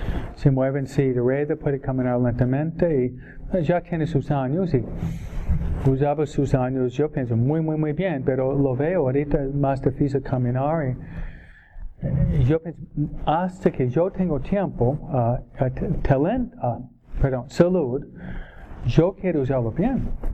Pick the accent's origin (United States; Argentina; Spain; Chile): United States; New York; Yo soy de Nueva York, ¿no?